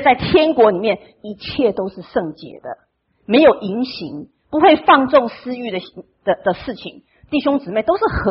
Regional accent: China; 这是我们中国人的大同世界

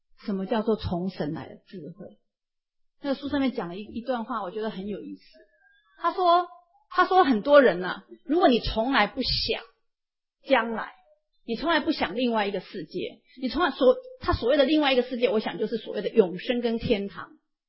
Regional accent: Taiwan; 特别是我们从台湾来的人齁

